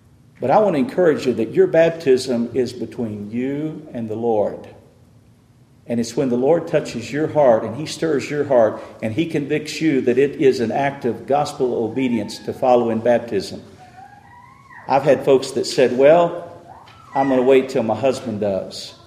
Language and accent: English; Texas, United States; I grew up in West Texas, and it was Texas Tech all the way.